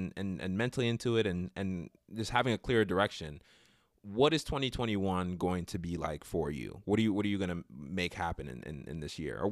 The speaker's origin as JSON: {"language": "English", "region": "Idaho", "country": "United States", "said": "I'm from Idaho. Yeah. We're just honest."}